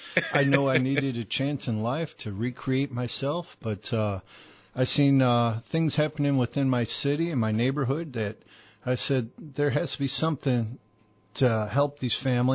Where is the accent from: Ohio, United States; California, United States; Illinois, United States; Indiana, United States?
Illinois, United States; Chicago; I was born and raised in Chicago, not one of those people that say, yeah, I'm from Chicago, but really they're from the suburbs. No, I'm from Chicago. I'm from the Lakeshore.